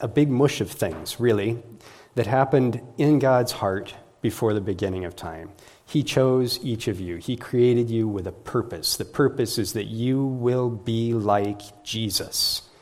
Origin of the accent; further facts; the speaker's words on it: Kansas, United States; I'm from Kansas. We don't have buildings taller than three floors, right?